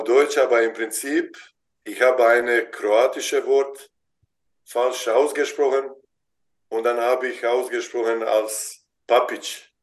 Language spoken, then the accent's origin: German; Bosnia & Herzegovina; German is a second language; now in Germany; weil meine Eltern leben noch da, mein Bruder mit seiner Frau lebt da und viele Familie und Freunde sind da und Schwiegermutter lebt